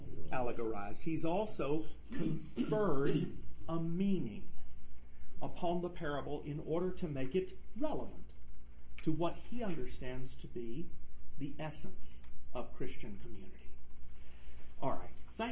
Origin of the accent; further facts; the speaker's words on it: Mississippi, United States; also born or lived in Arkansas; I grew up in Mississippi and Arkansas.